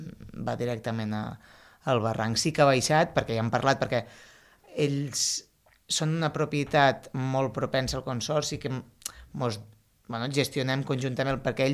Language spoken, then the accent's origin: Catalan; El Masroig, Catalonia, Spain; jo que sóc del Marroig